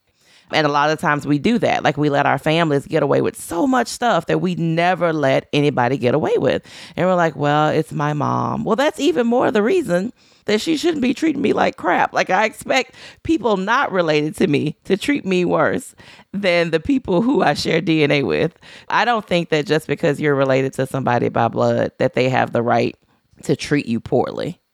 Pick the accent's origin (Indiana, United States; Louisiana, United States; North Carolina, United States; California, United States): Louisiana, United States; moved away; I mean, listen, I'm from Louisiana. I no longer live in Louisiana.